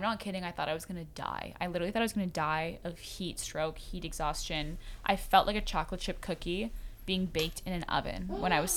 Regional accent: Ireland; I'm Irish, and think I've just kind of accepted my paleness.

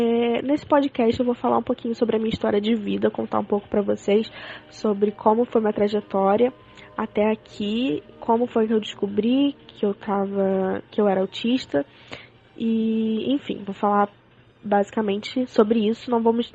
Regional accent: Niterói, Rio de Janeiro, Brazil; tenho 19 anos, sou de Niterói, Rio de Janeiro, sou graduando em Letras em Inglês pela UF

